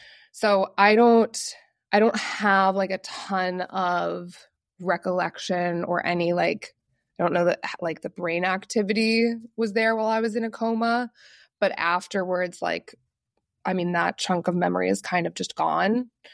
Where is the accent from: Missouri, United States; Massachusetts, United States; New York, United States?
Massachusetts, United States; So I was traveling to California where I live now. I'm from Massachusetts.